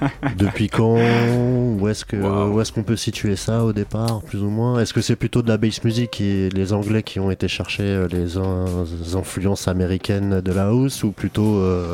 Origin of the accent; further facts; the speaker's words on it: France; dont on entend très peu parler en tout cas chez nous en France